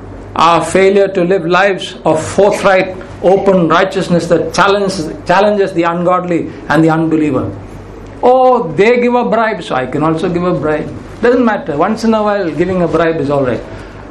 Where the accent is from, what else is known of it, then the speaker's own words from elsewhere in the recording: India; And speaking as an Indian citizen, I would say that India has never needed healing more desperately at any time in history than it does now.